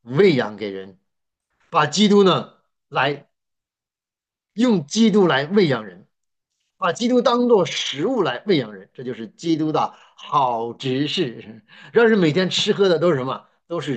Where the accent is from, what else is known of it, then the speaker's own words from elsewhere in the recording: China; 但我们中国人很喜欢。